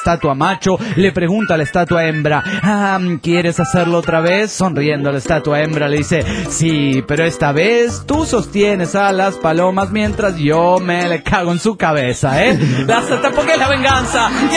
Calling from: Ciudad Juárez, Chihuahua, Mexico; de Ciudad Juárez, México.

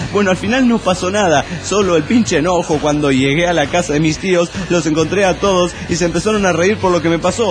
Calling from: Catepec, Mexico; de Catepec, México.

